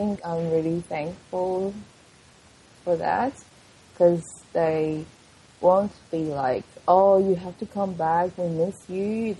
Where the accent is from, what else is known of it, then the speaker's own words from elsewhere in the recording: Taiwan; English is a second language; now in Australia; I'm from Taiwan, I'm Asian